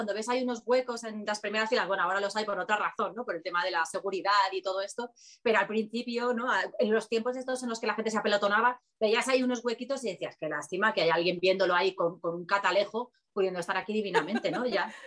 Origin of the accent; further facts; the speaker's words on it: Spain; mido 1,60 y morena, bajita, soy la española media, con lo cual es facilísimo integrarme en la población